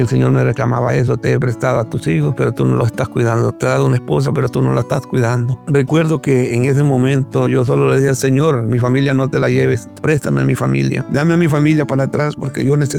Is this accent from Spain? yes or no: no; El Salvador; now in Maryland, United States; Soy de El Salvador. Actualmente vivo en Estados Unidos, en el estado de Maryland. Tengo 43 años de edad